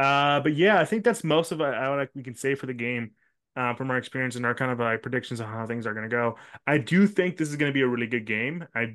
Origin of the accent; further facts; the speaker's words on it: United States; me as an American in Japan